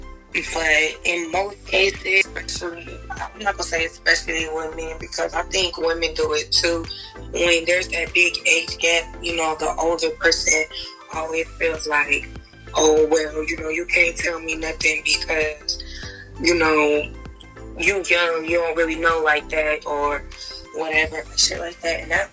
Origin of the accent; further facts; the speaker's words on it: California, United States; I'm from California. You know what they do. We in the building.